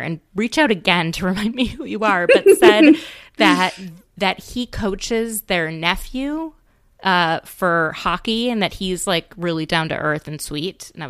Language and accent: English; Minnesota, United States; I'm from Minnesota. I feel like he accurately represents our state.